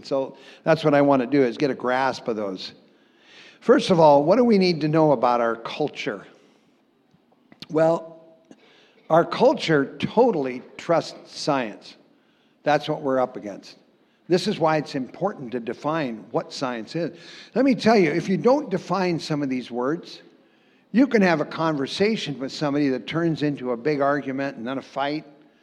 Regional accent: Montana, United States; also born or lived in Minneapolis; And I was born in St. Mary's Hospital. And we didn't live there very long. My dad hated the city, so he moved out to Montana. And there are no cities in Montana.

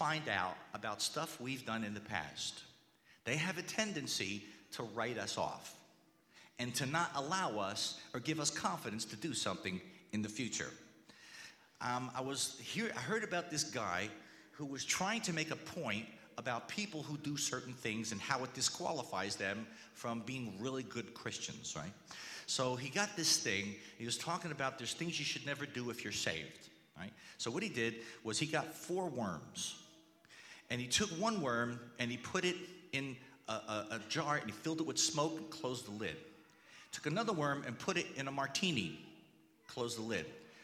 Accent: New Jersey, United States; And plus, I'm from New Jersey. Whenever I see a flash go off, I want to dive under a car.

